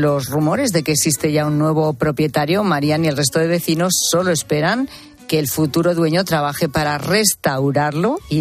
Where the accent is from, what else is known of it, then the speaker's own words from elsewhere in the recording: Zamora, Castile and León, Spain; Pues en Zamora, sí, en mi tierra.